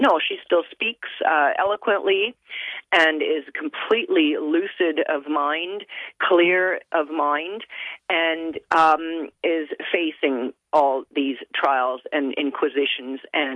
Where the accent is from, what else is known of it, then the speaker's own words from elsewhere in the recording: Canada; Yes, I am. I'm a Canadian. I was born and raised in Canada. I am fully a Canadian citizen of German heritage. My parents immigrated to Canada from Germany in the early 1950s before I was born.